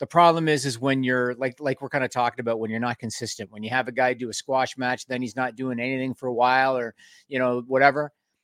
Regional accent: Canada; But I mean, you know, come on, we're Canadian. You're supposed to be ready for that weather.

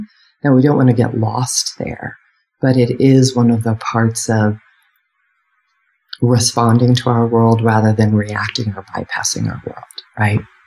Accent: United States; I'm white, a woman. I grew up in the United States. And I grew up working class.

